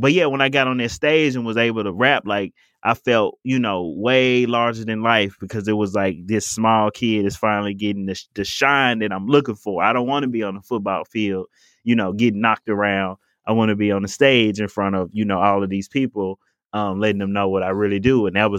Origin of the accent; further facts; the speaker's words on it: Memphis, Tennessee, United States; I'm growing up in North Memphis. You know, my neighborhood is declining and businesses are closing.